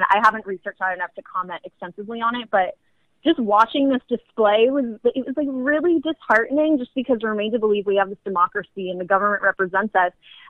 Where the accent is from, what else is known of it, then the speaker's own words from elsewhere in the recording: Granada Hills, California, United States; I grew up in Granada Hills